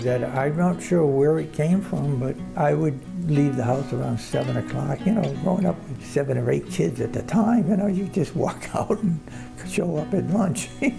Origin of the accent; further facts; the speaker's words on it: North Attleboro, Massachusetts, United States; Growing up in North Attleboro, Massachusetts on Division Street, I had a very short walk to what I thought was an endless forest.